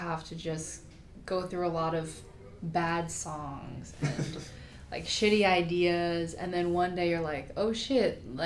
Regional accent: Manalapan, New Jersey, United States; I grew up in Manalapan, New Jersey.

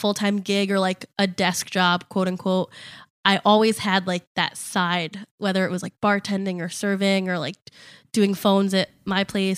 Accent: New Milford, United States; I grew up in New Milford, so literally just the next town.

